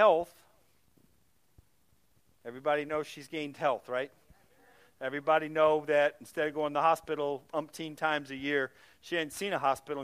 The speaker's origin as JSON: {"language": "English", "country": "Ireland", "said": "No offense to anybody, I'm Irish, and the Irish were enslaved at one point."}